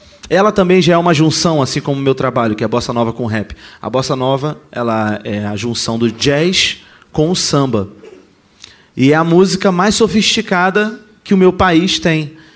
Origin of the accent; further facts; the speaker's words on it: Rio de Janeiro, Brazil; com alguns músicos da cidade de onde eu venho, que é o Rio de Janeiro